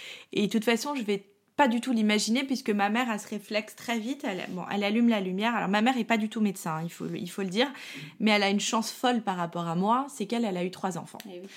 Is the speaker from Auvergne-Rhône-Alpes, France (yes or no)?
no; Paris, Île-de-France, France; Moi, je suis parisienne